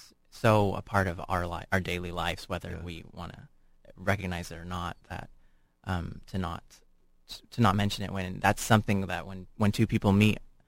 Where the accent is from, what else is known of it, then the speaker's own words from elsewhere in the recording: California, United States; I mean, I grew up in Orange County, and, you know, I never felt like I was being treated differently